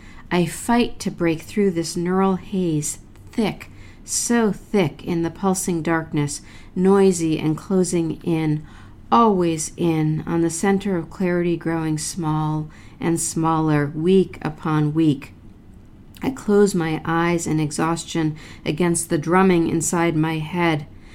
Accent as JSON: {"language": "English", "town": "Jersey City", "region": "New Jersey", "country": "United States", "said": "I am a poet from Jersey City, New Jersey, in the United States. We're right across the river from Manhattan, from New York City."}